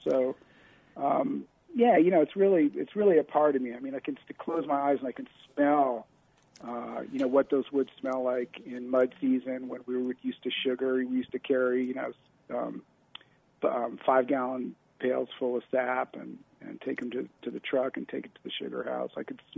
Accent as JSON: {"language": "English", "town": "New York City", "region": "New York", "country": "United States", "tie": "born or raised there", "also_born_or_lived": "Vermont", "said": "I grew up in New York City, and when I was 15, I had an uncle and aunt and a bunch of cousins in southern Vermont."}